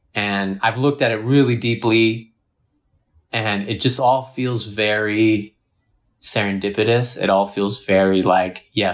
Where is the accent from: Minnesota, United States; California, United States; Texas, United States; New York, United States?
California, United States; Irvine; Growing up in the United States, and where I'm from Irvine. And Irvine, California, you know, everyone who knows about it colloquially refers to it as a bubble